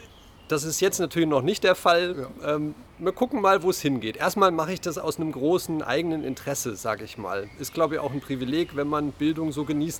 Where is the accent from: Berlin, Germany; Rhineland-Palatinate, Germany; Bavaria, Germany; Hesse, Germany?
Hesse, Germany; now in Marburg, Germany; wohne 10 Jahre jetzt ungefähr in Marburg, bin aus dem Ebstorfer Grund, habe einen IT-Hintergrund